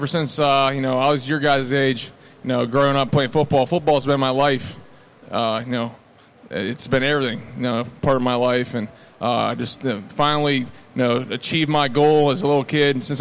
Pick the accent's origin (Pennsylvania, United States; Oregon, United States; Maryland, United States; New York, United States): Pennsylvania, United States; Pittsburgh; also born or lived in Dayton, Ohio; I was born in Dayton, Ohio. I lived there until I was about 6 or 7, moved to Pittsburgh, and we've lived around the same area since then, since I was 7 years old.